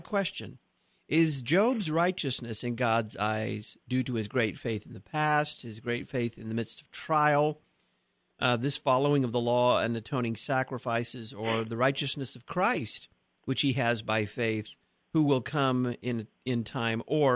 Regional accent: Texas, United States; This one comes from Darren in Garland, Texas, my home state.

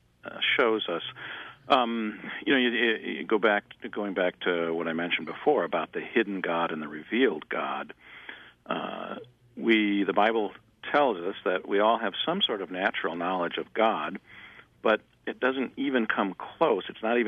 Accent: Iowa, United States; I grew up in Iowa, and so we were under the threat of tornadoes

